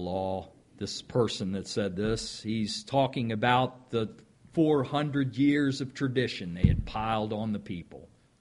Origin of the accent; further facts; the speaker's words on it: Maryland, United States; Because I don't want anybody to know I'm from Maryland.